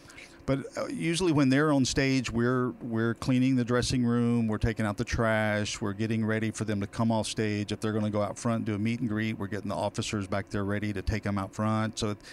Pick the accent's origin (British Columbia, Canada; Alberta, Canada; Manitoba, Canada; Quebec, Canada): British Columbia, Canada; Victoria; I grew up in Victoria, so I have a lot of friends and family that live out of town